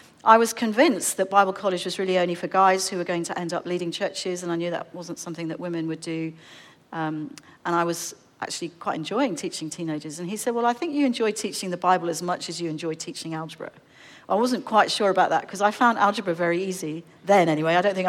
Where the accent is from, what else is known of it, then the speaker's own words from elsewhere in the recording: London, United Kingdom; now in Tunbridge Wells, United Kingdom; I bring you greetings from the UK. So I grew up in London and I'm currently living about an hour south of London in a place called Tunbridge Wells.